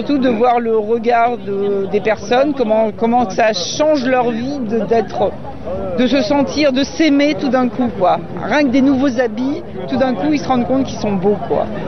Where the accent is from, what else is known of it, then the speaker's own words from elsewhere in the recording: Toulouse, Occitanie, France; now in Marseille, France; À Toulouse avant.